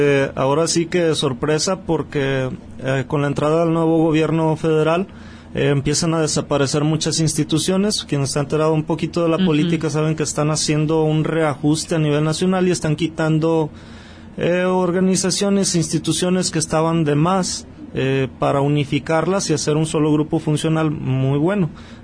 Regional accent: Autlán, Jalisco, Mexico; porque yo siempre he estado comprometido mucho con mi tierra, con Autlán, la quiero mucho.

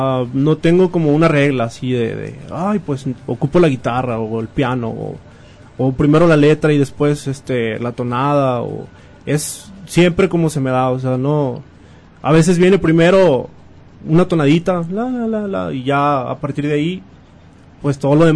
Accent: Unión de Tula, Jalisco, Mexico; Soy originario de Unión de Tula, aquí cerquita de Autlán.

